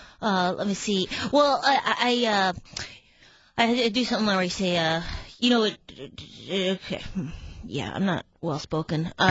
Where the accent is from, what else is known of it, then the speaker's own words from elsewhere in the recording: Duluth, Minnesota, United States; I grew up in Duluth, Minnesota, and it's just a beautiful.